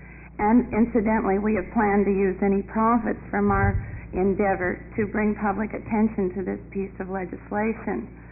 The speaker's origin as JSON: {"language": "English", "town": "Salem", "region": "Oregon", "country": "United States", "said": "Mr. Chairman … from Salem."}